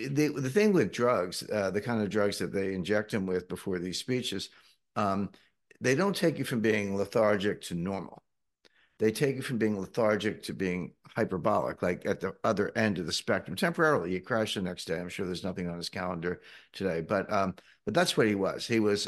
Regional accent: Cape May, New Jersey, United States; I mean, I grew up in Cape May, lived, I graduated from high school there, lived there many times. My family still lives there.

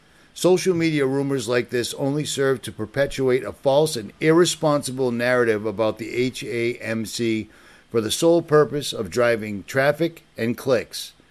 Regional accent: Lynn, Massachusetts, United States; So growing up in Lynn, Massachusetts, I grew up around many, many motorcycle enthusiasts, we'll call them.

